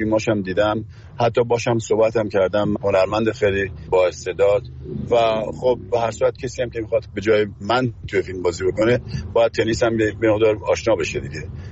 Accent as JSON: {"language": "Persian", "region": "Tehran Province", "country": "Iran", "tie": "born or raised there", "said": "پدرم اونجا کار میکرد و یکی از کارمندان نگهداری استادیوم تو ورزشگاه، و منم تو اونجا به دنیا اومدم و از همونجا بزرگ شدم"}